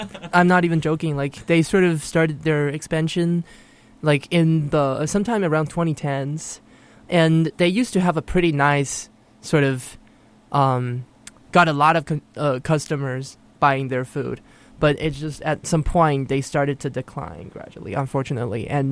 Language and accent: English; China; So, okay, as you guys know, I grew up in China.